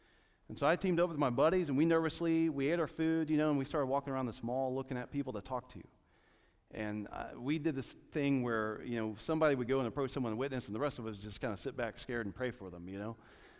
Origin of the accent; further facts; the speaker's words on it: Jacksonville, Florida, United States; There was a lady in our church, Maureen Albers, that I grew up with in Jacksonville.